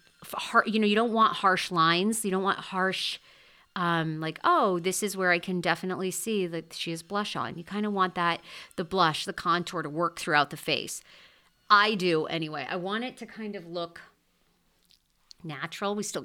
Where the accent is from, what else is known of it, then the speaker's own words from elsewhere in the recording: New England, United States; You know, I'm a Pats fan because I'm from New England.